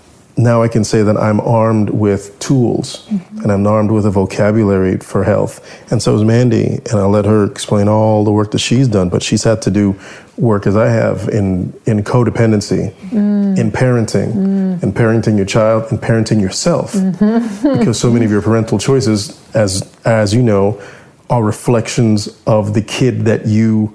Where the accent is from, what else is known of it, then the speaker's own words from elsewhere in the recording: Orlando, Florida, United States; I grew up in Orlando, Florida, okay. In a neighborhood called Tangelo Park. I'm predominantly Black neighborhood, lower middle class